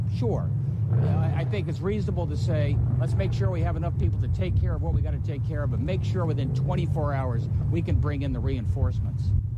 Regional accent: Missouri, United States; But I am from the Show Me State, and I want to see the good words in there turned into action.

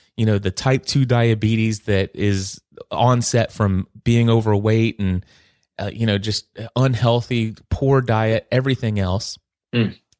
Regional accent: Kentucky, United States; Well, if it were here in my hometown in Northern Kentucky, wouldn't have been that big of a deal.

